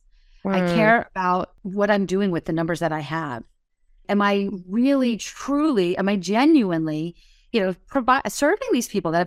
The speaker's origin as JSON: {"language": "English", "region": "New Jersey", "country": "United States", "said": "I talk 100 miles an hour. I'm from New Jersey."}